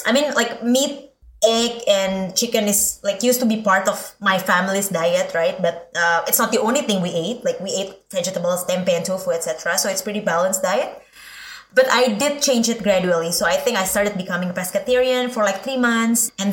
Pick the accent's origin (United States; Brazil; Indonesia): Indonesia; English is a second language; Indonesian, yeah.